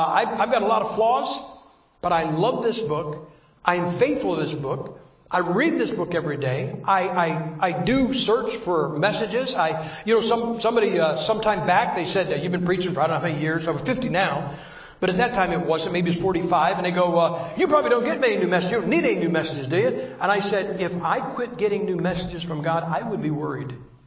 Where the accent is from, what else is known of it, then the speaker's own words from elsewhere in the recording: Ohio, United States; You know, I'm born and raised in Ohio. If people say this in Ohio, it's really not true.